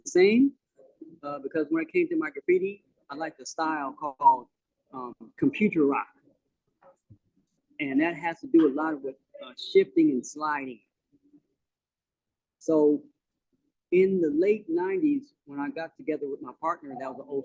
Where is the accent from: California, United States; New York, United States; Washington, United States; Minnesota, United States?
California, United States; Los Angeles; Los Angeles, born and raised.